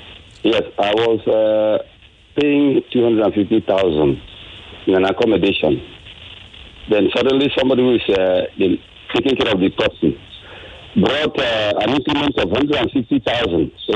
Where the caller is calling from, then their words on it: Ayobo, Lagos, Nigeria; Calling from Ayobo.